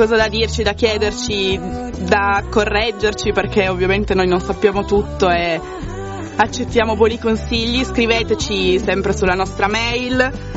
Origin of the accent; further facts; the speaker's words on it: Turin, Piedmont, Italy; Invece io torinese doc, okay.